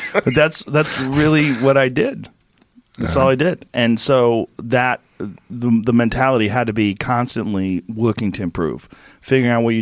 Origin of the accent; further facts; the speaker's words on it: New Jersey, United States; born there; also born or lived in San Francisco / Florida / Boston / New York; Well, I was born in New Jersey, but I lived in a lot of places. I lived in San Francisco for a while from age 7 to 11. I lived in Florida from 11 to 13, and then Boston from 13 to 24, then New York.